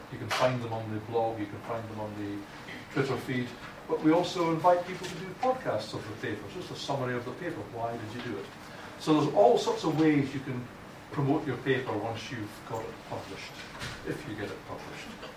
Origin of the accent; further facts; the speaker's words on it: Scotland, United Kingdom; but I'm not English, I'm Scottish. I have a slightly different accent from some people, and some of the words I say might sound different.